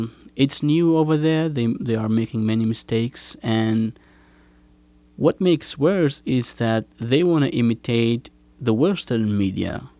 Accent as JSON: {"language": "English", "region": "Kurdistan Region", "country": "Iraq", "second_language": "English", "said": "I am from Kurdistan region. It's north part of Iraq."}